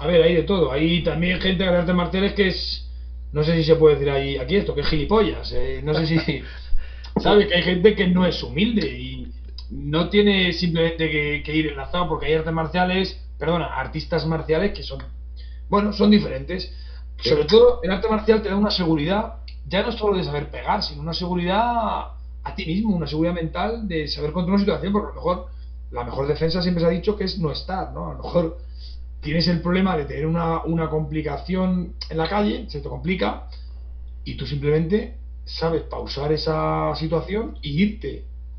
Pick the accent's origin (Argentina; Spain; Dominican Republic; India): Spain; Torrejón de Ardoz, Community of Madrid; yo soy aquí de Torrejón de Ardoz, y en mi época estaba muy de moda el tema